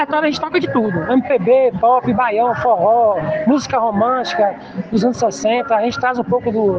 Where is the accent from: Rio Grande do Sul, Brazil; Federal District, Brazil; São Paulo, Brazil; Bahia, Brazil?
Bahia, Brazil; Poções; now in Vitória da Conquista, Brazil; Sou natural de Poções, mas hoje eu moro em Vitória da Conquista há 6 anos já.